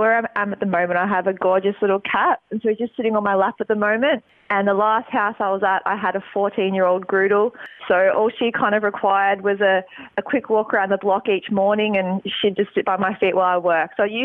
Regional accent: Australia; So I'm from Australia and Jay's from New Zealand. So my parents live here, so I have a few bits and pieces here, so it's a bit of a home base

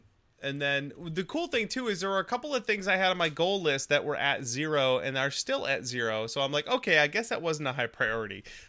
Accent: United States; I'm an American and we have that option, so I just go with it.

